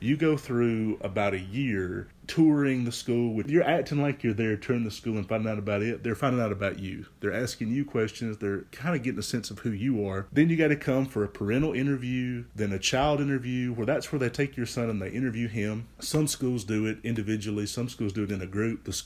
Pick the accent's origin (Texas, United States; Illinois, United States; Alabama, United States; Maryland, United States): Alabama, United States; Now, the county that I grew up in Alabama, there was one school.